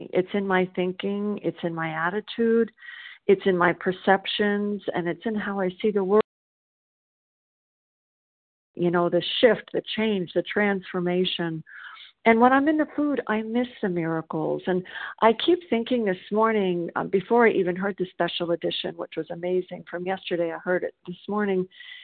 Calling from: South Carolina, United States

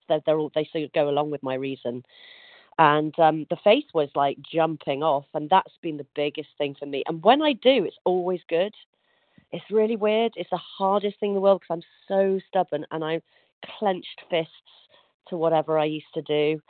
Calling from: Yorkshire and the Humber, United Kingdom; From North Yorkshire in the UK.

